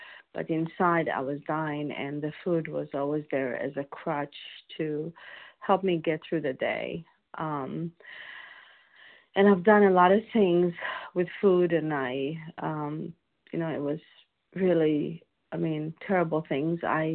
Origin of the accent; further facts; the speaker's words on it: Indianapolis, Indiana, United States; I'm from Indianapolis. It's my first time that I'm sharing.